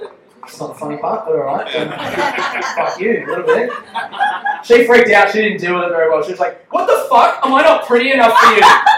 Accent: Australia; So I'm Australian, but I'm half Colombian.

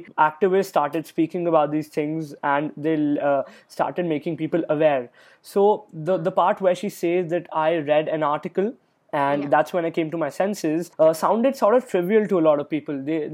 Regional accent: Chandigarh, India; born there; also born or lived in Mumbai / Kolkata; I was born in Chandigarh, which is the capital of Punjab, since I'm a Punjabi. I lived there for 3 years. We shifted to Mumbai for 3 years. Then I lived in Kolkata for 8 years. And then I came back to Bombay.

